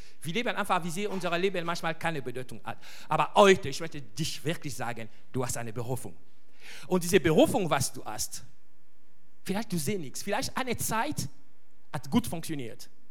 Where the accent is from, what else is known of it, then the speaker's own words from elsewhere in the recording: DR Congo; German is a second language; now in Nürnberg, Germany; Ich komme ursprünglich aus dem Kongo.